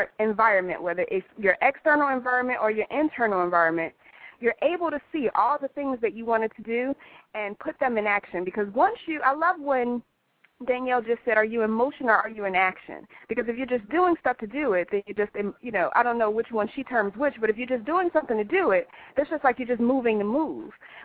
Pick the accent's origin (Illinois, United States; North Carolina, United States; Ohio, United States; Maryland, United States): Illinois, United States; Chicago; go back to my hometown of Chicago and just, you know, fall into a new environment.